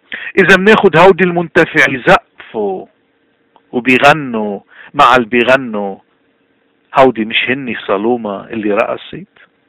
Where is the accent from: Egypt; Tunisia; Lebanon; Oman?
Lebanon; بضلوا يسألونا انت من وين؟ من اي بلاد جيت؟ بضل لبناني.